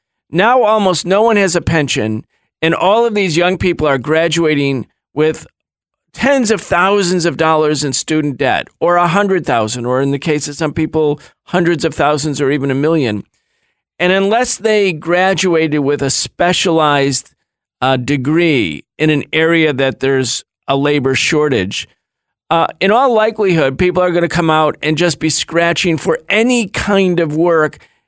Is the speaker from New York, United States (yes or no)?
yes; Rochester, New York, United States; I'm from Rochester, New York. My family, my siblings, everybody went to State University of New York at one place or another, number of campuses.